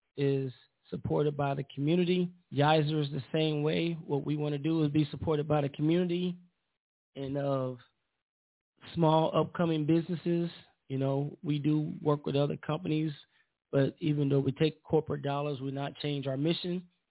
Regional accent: Indianapolis, Indiana, United States; Born and raised in Indianapolis, East Side, 40th Street.

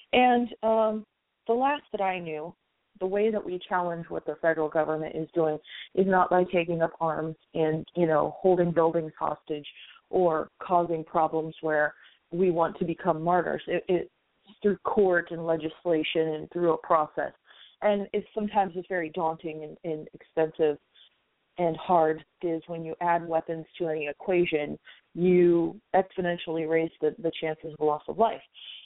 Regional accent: United States; I was raised here in America. I'm very American. I love my country.

